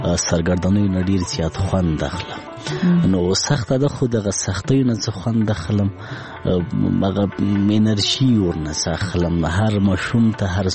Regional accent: Laghman, Afghanistan; زه په لغمان کې پیدا شوم لغمان کې را لوی شوم خوانځي مې په لغمان کې لوسته هغه کتابو او تعلیم او کتابچی او قلم سره زه په لغمان کې آشنا شوم

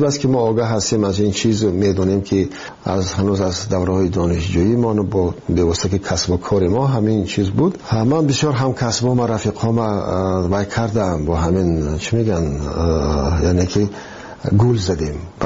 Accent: Iran; من گفتم من یک از ایران آمدم

